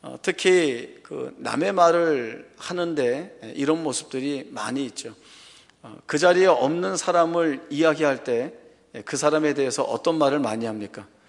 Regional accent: Seoul, South Korea; 저는 어렸을 때 마포에 살았기 때문에 남산타워하고 국회의사당만 지나가면 항상 저주봉이 열리면 되는구나, 그렇게 생각을 해서

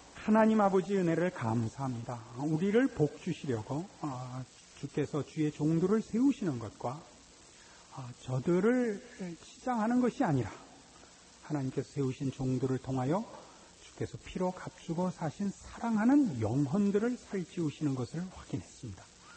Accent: South Korea; 저도 이 한국 사회에서 컸고

